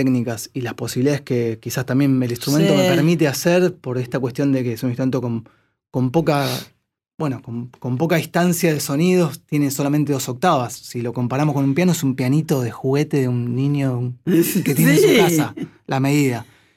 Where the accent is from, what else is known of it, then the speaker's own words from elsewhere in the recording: Buenos Aires, Argentina; now in San Martín, Argentina; Sí, soy de Villa Urquiza.